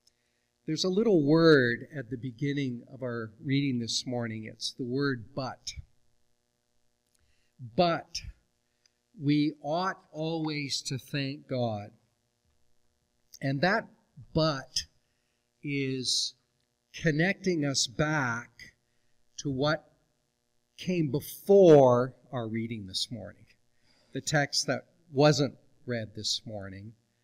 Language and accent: English; Canada; I am Canadian. I care about what happens to Canada and its communities.